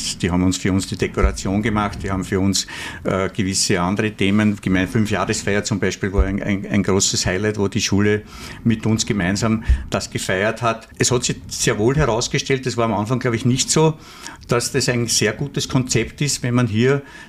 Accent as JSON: {"language": "German", "region": "Vienna", "country": "Austria", "tie": "born there", "said": "ich bin zwar in Wien geboren, aber mütterlicherseits habe ich Wurzeln im Weinviertel, also Niederösterreich, und väterlicherseits im Südburgenland, im Burgenland."}